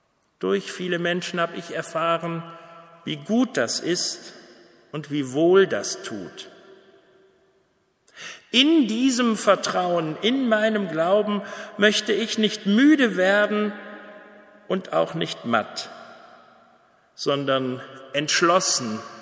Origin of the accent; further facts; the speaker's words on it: Bielefeld, North Rhine-Westphalia, Germany; now in Lübbecke, Germany; ob es in Münster war, in Bielefeld, meiner Heimatstadt, in Gelsenkirchen, noch einmal im Ruhrgebiet oder jetzt seit letztem Sommer in Lübbecke.